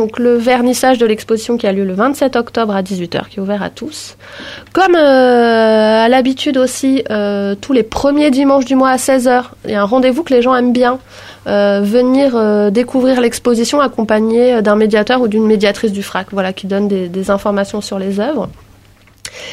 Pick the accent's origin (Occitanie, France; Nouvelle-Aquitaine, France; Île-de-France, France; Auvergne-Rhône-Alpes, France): Occitanie, France; Montpellier; Je le précise parce que moi je suis montpelliéraine.